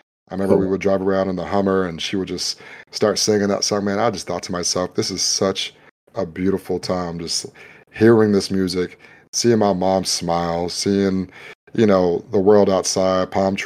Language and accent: English; California, United States; was one of my favorite songs just because I'm from California.